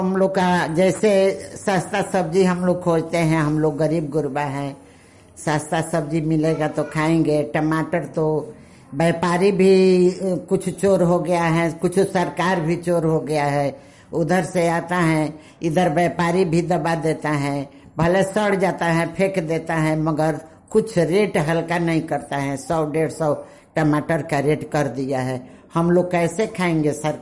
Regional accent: Siwan, Bihar, India; मैं सिवान से हूँ।

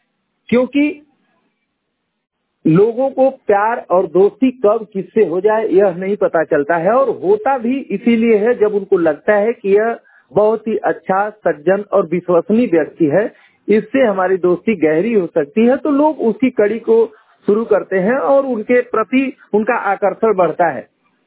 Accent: Jalalabad, Uttar Pradesh, India; उम्र लगभग 35 वर्ष है और मैं गाजीपुर जनपद के जलालाबाद क्षेत्र का रहने वाला हूँ।

